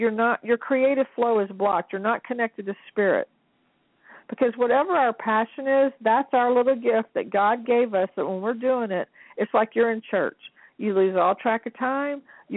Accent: Louisiana, United States; It's just like, I'm from Louisiana, okay? Voodoo in New Orleans is rampant.

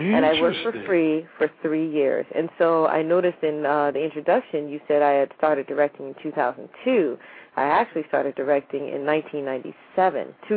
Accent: Van Nuys, California, United States; also born or lived in Hawaii; Well, I left Hawaii, which most of my classmates didn't do. And so I grew up in Van Nuys, and I saw my classmates every day.

